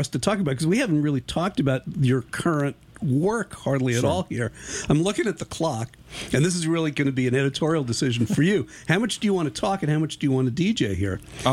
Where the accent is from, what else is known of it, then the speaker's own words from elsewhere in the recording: New York, United States; moved away as an adult; I grew up in New York.